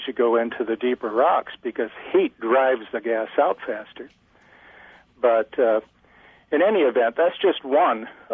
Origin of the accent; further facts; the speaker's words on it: Minnesota, United States; It's sort of like up in Minnesota, my home state